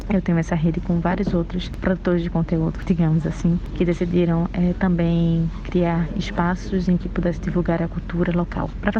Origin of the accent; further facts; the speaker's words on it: Pernambuco, Brazil; moved away as an adult; now in Rio de Janeiro, Brazil; sou pernambucana e em 2018 me mudei para Rio de Janeiro para fazer mestrado em Museologia e Patrimônio.